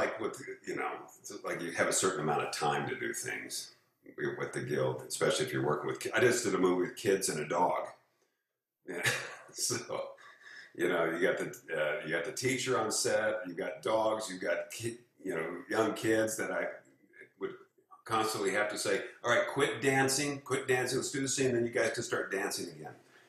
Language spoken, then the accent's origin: English; Missouri, United States; I did a movie in Kansas City, and I'm from Missouri